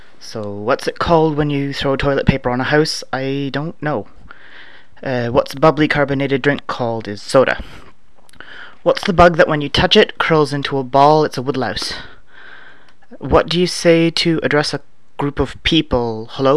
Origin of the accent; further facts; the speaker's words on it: Canada; I'm from Canada.